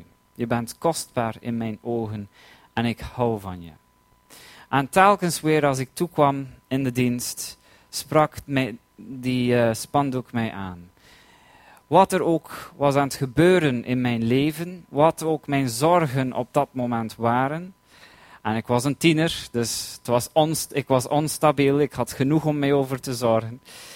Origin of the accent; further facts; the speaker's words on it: London, United Kingdom; Toen ik opgroeide in een kerk in Londen